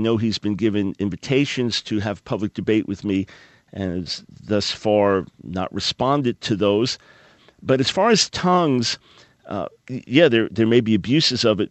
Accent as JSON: {"language": "English", "town": "Island Park", "region": "New York", "country": "United States", "tie": "born or raised there", "said": "Yeah, I grew up in Island Park, right next to Long Beach."}